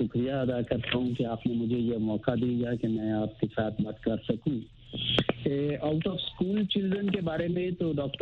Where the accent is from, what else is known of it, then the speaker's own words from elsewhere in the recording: Punjab, Pakistan; ضلع شیخوپورہ میں میرا گاؤں ہے